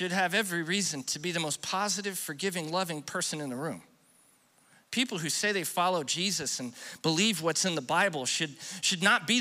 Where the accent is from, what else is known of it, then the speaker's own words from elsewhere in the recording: Fellsmere, Florida, United States; I'm from Fellsmere.